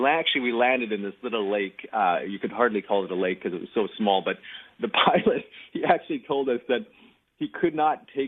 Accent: British Columbia, Canada; growing up on the West Coast here in Canada, I've been in love with mountains since I was a child.

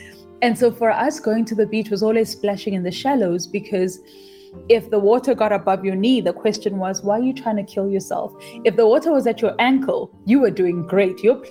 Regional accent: Soweto, Gauteng, South Africa; I grew up in Soweto in a place called Protea North in Gauteng in Johannesburg. And we grew up in a place that I would first describe as brown.

